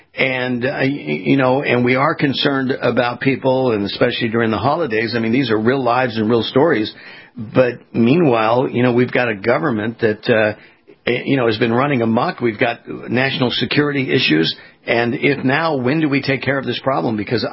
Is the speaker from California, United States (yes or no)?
yes; California, United States; moved away; I mean, I was from California, Justin. I moved out of there 4 years ago and lived in Huntington Beach, which was a very red state area where Dana Rohrabacher was.